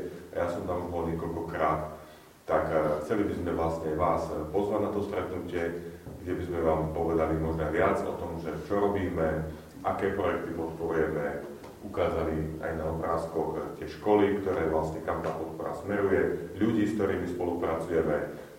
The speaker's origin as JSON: {"language": "Slovak", "town": "Košice", "region": "Košice Region", "country": "Slovakia", "said": "Som z Košic, evangelického zboru Košice Terasa"}